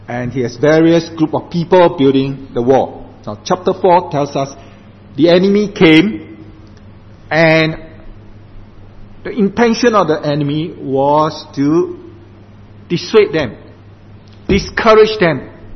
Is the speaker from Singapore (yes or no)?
yes; Singapore; I come from Singapore.